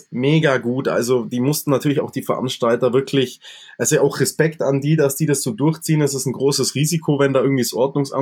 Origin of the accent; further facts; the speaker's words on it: Bavaria, Germany; Das ist ja bei uns im Allgäu auch so.